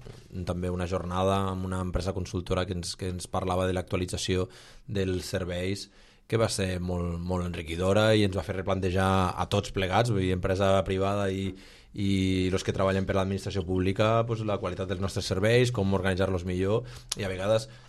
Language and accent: Catalan; Barcelona, Catalonia, Spain; vinc de Barcelona, nascut a Barcelona